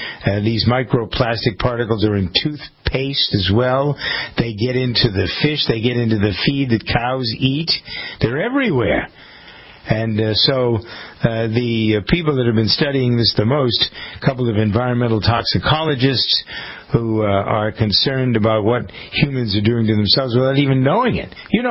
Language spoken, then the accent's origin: English; Framingham, Massachusetts, United States; We have one here in Framingham, my hometown, on Thursday.